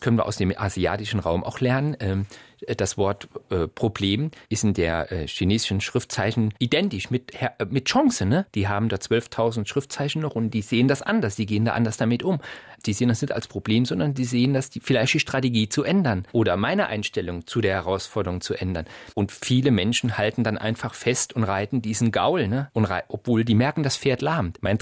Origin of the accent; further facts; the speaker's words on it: Saarbrücken, Saarland, Germany; Ich komme da aus Saarbrücken, lebe zwar jetzt im Rheinland